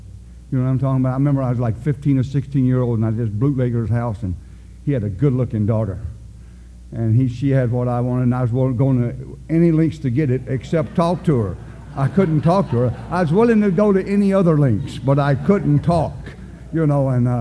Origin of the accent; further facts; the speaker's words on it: North Carolina, United States; And I am from North Carolina and made some of the greatest white whiskey in the world.